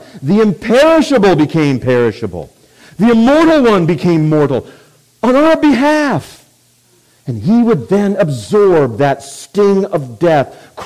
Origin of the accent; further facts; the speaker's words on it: Minnesota, United States; not because we're from Minnesota and we're all nice